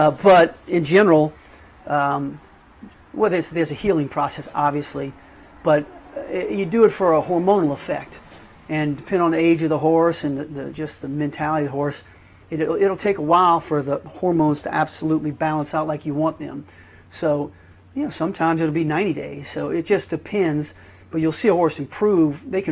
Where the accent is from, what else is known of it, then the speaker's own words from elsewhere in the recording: New Orleans, Louisiana, United States; I'm from New Orleans.